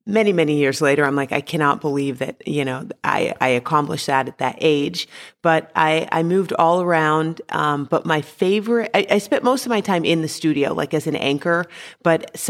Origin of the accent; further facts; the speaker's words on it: Atlanta, Georgia, United States; also born or lived in St. Louis, Missouri; I was born in St. Louis, and then my dad worked for Ford, and so I spent my childhood moving around a lot, but I did go to high school in Atlanta, and that's where my family still lives. So I say that I'm from Atlanta.